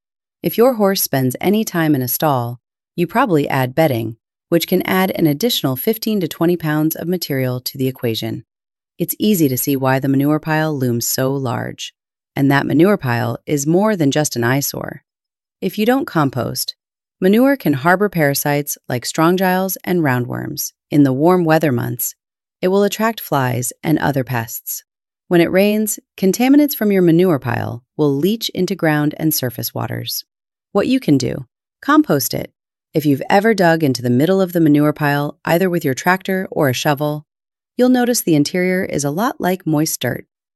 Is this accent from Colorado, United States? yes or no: no; Connecticut, United States; even in states that are mostly suburban, like New Jersey and my home state of Connecticut, horsekeeping isn't just hanging on.